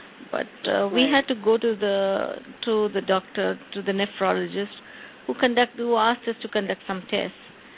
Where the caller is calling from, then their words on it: India; Hi. I'm calling from India.